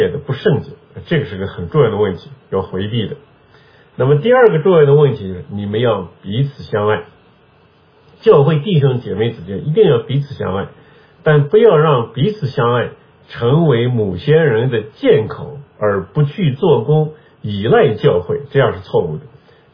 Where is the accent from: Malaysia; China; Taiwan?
China